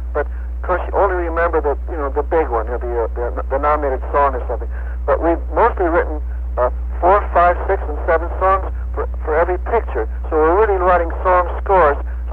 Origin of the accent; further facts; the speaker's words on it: Denver, Colorado, United States; born there; Well, I was born in Denver, Colorado, and I took the usual piano lessons, and then I played in some Denver orchestras, and music was in my house.